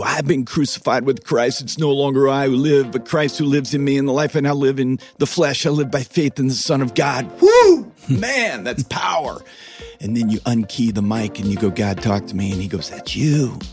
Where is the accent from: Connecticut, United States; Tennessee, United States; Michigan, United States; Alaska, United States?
Alaska, United States; Homer; I was born in Homer, Alaska, little two-bed hospital, raised in Alaska.